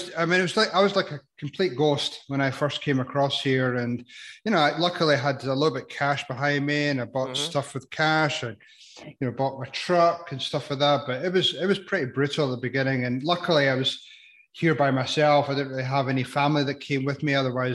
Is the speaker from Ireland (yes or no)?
no; Edinburgh, Scotland, United Kingdom; now in United States; So you can tell by my accent, I'm not originally from here, not from the States.